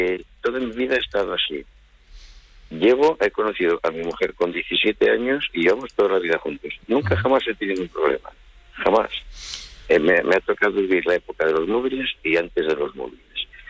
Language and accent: Spanish; Asturias, Spain; Yo soy de Asturias y yo voy a todo el norte de España.